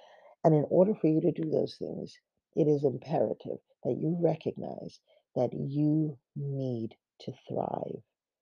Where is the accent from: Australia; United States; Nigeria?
Nigeria; I grew up in Nigeria, where electricity is not taken for granted